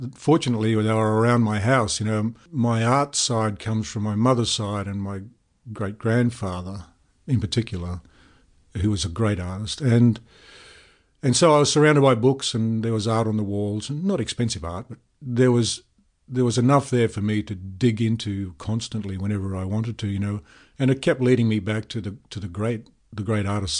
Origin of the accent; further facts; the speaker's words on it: Brisbane, Queensland, Australia; And I was a boy from Brisbane, which at the time was the biggest country town in Australia. And I loved that. I loved Brisbane growing up there.